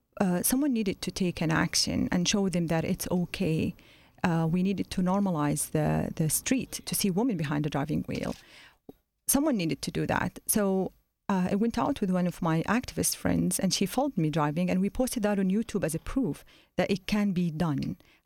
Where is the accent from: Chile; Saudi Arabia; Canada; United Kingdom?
Saudi Arabia; Mecca, Makkah Province; also born or lived in United States; So I explain my whole life from growing up in Mecca to the time I worked and even the time I lived in the U.S.